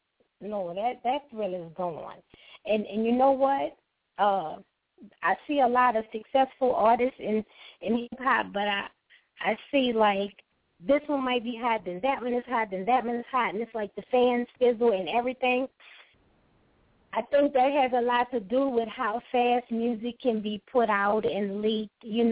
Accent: New Orleans, Louisiana, United States; Like, I'm from New Orleans, and I had artists from the East Coast and the West Coast and the Midwest on my records.

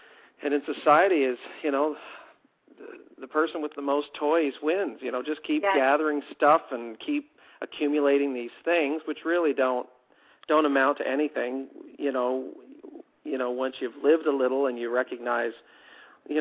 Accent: Toronto, Ontario, Canada; I'm in Toronto. I'm a Canadian.

